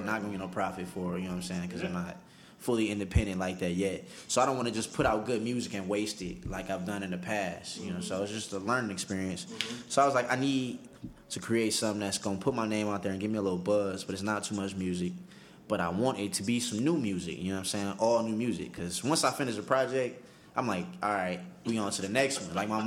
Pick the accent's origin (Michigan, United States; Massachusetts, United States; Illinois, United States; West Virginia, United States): Michigan, United States; Detroit; I am a young black man. I am 27, and I have never been. I'm from Detroit, the West Side, Plymouth and Greenfield.